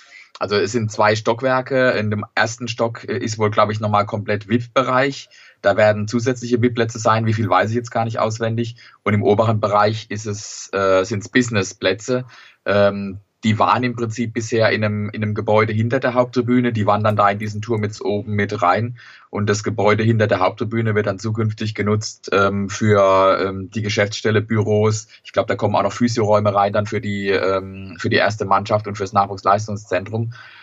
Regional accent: Sandhausen, Baden-Württemberg, Germany; ich bin aus Sandhausen

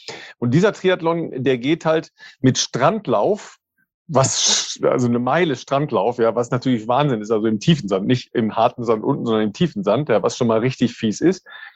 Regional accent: North Rhine-Westphalia, Germany; in meiner Heimat, im nördlichen Ruhrgebiet

